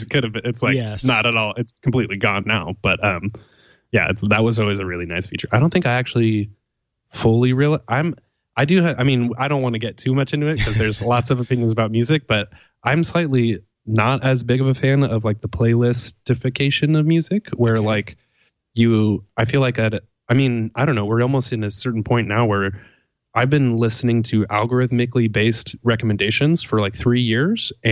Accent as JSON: {"language": "English", "town": "Portland", "region": "Oregon", "country": "United States", "said": "I'm from Portland, Oregon."}